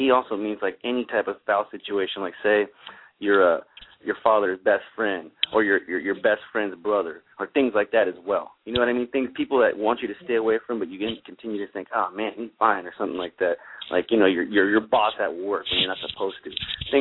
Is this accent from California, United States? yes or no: yes; San Diego, California, United States; moved away; I just like to get an idea because I'm from San Diego originally.